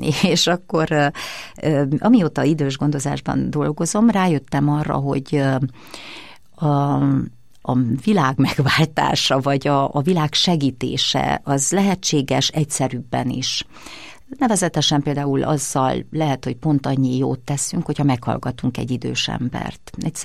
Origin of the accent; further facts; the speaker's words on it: Hungary; Én egy nagyon büszke vagyok én arra, hogy magyarnak születtem